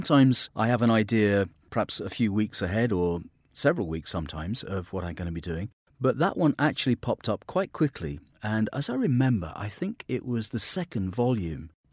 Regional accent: Yorkshire and the Humber, United Kingdom; I'm originally from Yorkshire and occasionally the odd thing slips out. But mostly I speak in this sort of what you hear now, a sort of slightly neutral, I suppose, received pronunciation, you might call it.

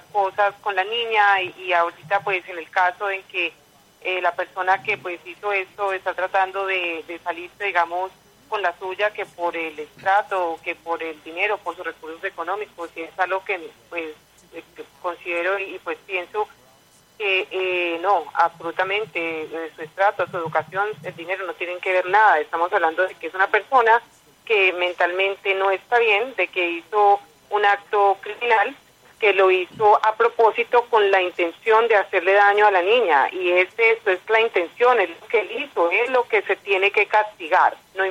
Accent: Colombia; para que nuestra voz como ciudadanos colombianos que somos

